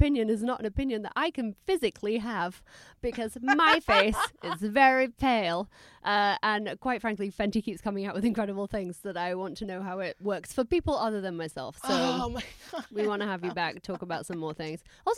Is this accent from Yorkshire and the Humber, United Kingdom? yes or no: yes; Doncaster, Yorkshire and the Humber, United Kingdom; And anyone who knows I'm from Doncaster.